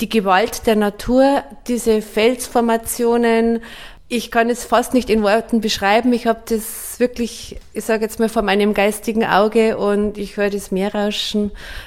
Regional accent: Simbach am Inn, Bavaria, Germany; in Simbach am Inn, also meiner Heimatstadt, eine große Überschwemmung, eine Flutkatastrophe hatten.

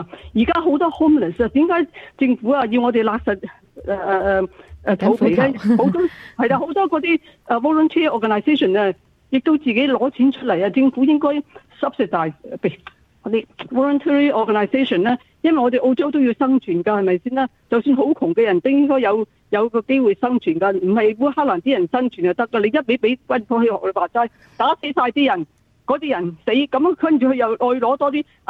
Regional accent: China; 我哋中国人话你惊我咩？

